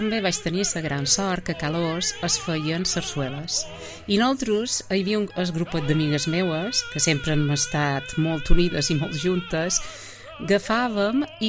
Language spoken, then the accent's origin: Catalan; Ciutadella, Balearic Islands, Spain; vull retornar a la meua societat, que és el meu poble, Ciutadella, part del que he rebut.